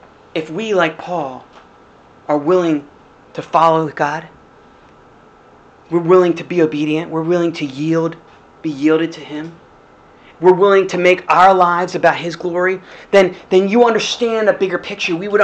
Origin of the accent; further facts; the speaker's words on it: Arbutus, Maryland, United States; I was a hometown boy. I grew up in Arbutus. That was my place. I knew everybody.